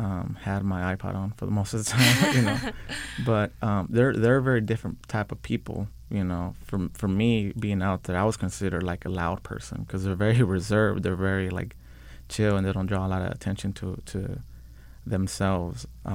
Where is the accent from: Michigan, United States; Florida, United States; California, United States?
California, United States; Los Angeles; So I'm from the San Fernando Valley, from the west side. And I've grown up here my whole life.